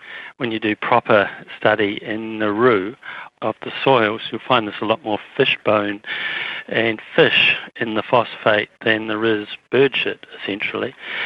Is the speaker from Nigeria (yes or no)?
no; Hawke's Bay, New Zealand; as a kid growing up in New Zealand, I was on farmland